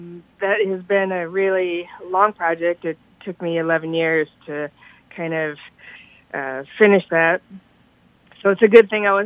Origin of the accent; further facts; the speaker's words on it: Iowa, United States; I was born and raised here, and I've lived my entire life in Iowa